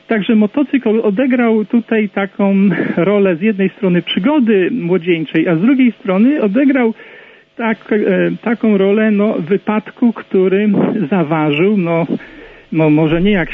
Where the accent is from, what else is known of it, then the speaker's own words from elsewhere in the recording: Gryfino, West Pomeranian Voivodeship, Poland; a urodziłem się i wychowałem w Gryfinie koło Szczecina.